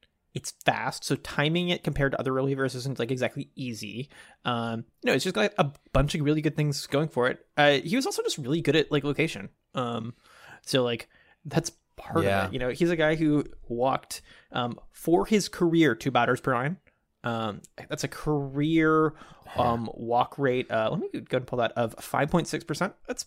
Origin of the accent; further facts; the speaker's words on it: Dallas, Texas, United States; I never had an allegiance necessarily as a kid growing up in Dallas